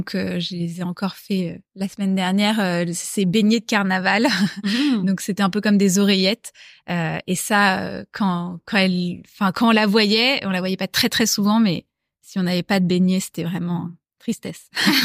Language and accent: French; Neuilly-sur-Seine, Île-de-France, France; Alors, j'ai grandi à côté de Paris, j'ai jamais bougé. Alors j'habitais à Neuilly